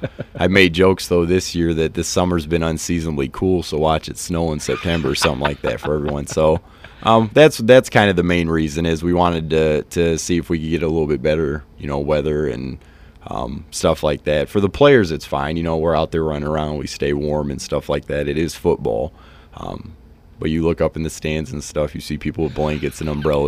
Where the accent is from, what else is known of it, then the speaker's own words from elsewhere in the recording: Fort Wayne, Indiana, United States; me and my brother growing up in Fort Wayne, diehard Notre Dame fans